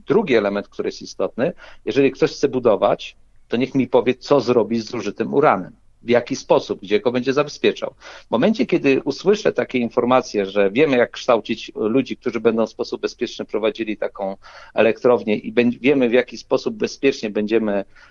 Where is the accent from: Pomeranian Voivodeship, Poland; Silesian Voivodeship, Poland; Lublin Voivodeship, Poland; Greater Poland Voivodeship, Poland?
Pomeranian Voivodeship, Poland; jestem z Trójmiasta